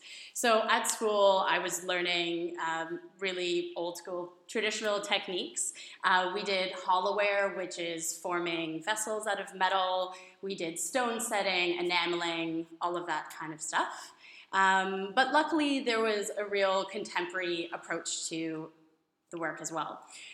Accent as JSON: {"language": "English", "town": "Toronto", "region": "Ontario", "country": "Canada", "said": "I'm originally from Toronto, and I was pretty fortunate to have gone through an art school from grade 4 to 12"}